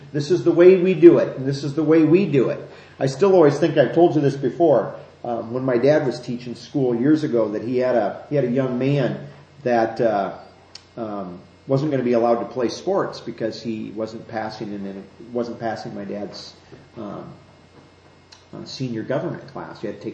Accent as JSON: {"language": "English", "region": "Iowa", "country": "United States", "tie": "born or raised there", "said": "Thinking of my home state that is just in Iowa"}